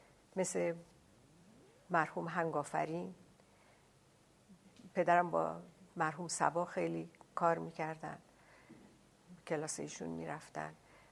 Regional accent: Tehran, Tehran Province, Iran; born there; متولد 1317، اول دی 1317 در شهر تهران هستم. در خانواده‌ای که به دنیا آمدم به نوعی اهل موسیقی بودن

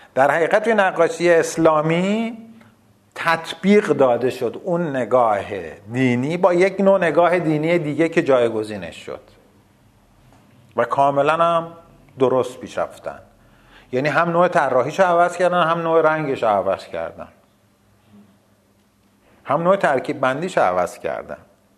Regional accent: Rasht, Gilan, Iran; من اولا تو رشت به دنیا آمدم و بعد خود فضای ابرناک اونجا اصلا تأثیر عمیقی رو من گذاشت.

